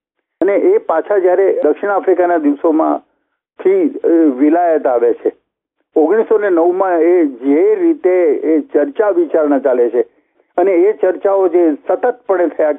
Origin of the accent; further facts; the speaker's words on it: Arusha, Tanzania; હું મારું મૂળ શહેર અરુષા ટાંઝાનિયાનું, એની લાઇબ્રેરીનો પણ એક સંચાલક થયો.